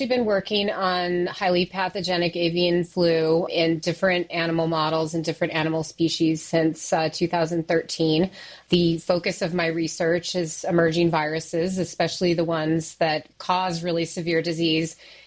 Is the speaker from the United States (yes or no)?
yes; United States; And as you pointed out, I am American. I've been very interested in what's happening in my home country with regard to public health.